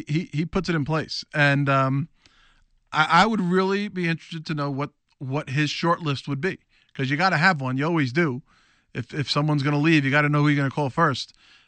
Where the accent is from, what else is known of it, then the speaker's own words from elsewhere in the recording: New York, United States; You know, and 80s Big East basketball, I grew up in New York.